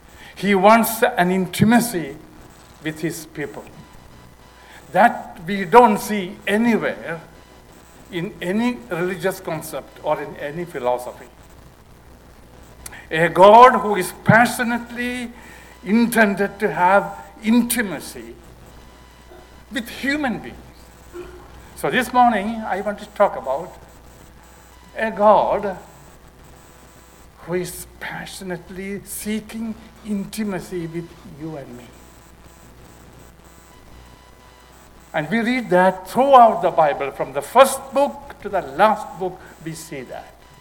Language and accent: English; India; I grew up in India, where predominant religion is Hinduism.